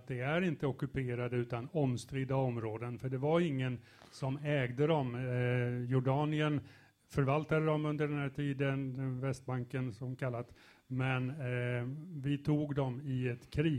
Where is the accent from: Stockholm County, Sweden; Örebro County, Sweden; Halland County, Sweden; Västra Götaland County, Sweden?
Västra Götaland County, Sweden; Trollhättan; jag kommer från Trollhättan.